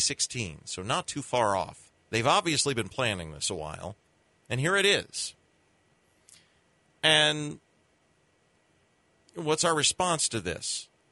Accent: United States; That's what I want as an American.

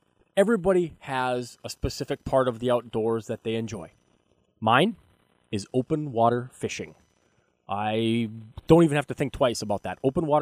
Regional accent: North Dakota, United States; also born or lived in Williston / Valley City; I am a lifelong North Dakota native. I was born in Williston and grew up in Lemoore, graduated from high school in Valley City, college in Botno

